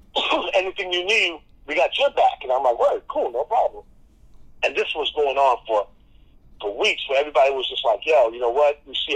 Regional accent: Chicago, Illinois, United States; moved away; You know, we came from Chicago, so we, you know, my mom wanted to get away from that gang shit.

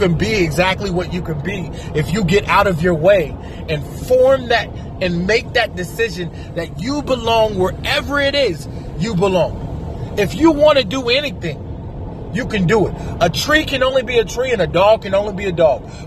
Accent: Kansas, United States; They called it transition where I was growing up in Kansas.

